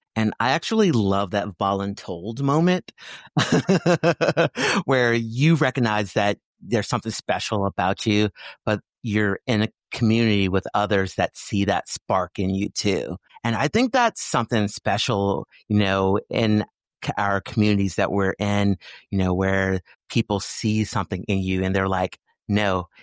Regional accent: Texas, United States; I mean, I'm from Texas, so it's a staple around here.

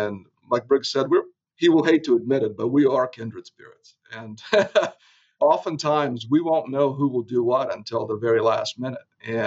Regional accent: Moldova; English is a second language; moved away as an adult; now in United States; But I grew up in a tiny little country in Eastern Europe called Moldova.

